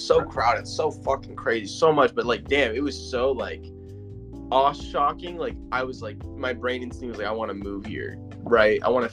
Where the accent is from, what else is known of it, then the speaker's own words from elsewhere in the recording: Sacramento, California, United States; And okay, I've been in California my whole life. I grew up in Sacramento, and I've been like to San Francisco, San Diego.